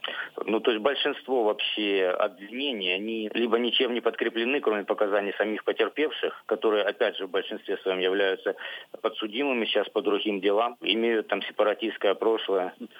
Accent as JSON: {"language": "Russian", "town": "Donetsk", "region": "Donetsk Oblast", "country": "Ukraine", "said": "Ну, я сам из Донецка"}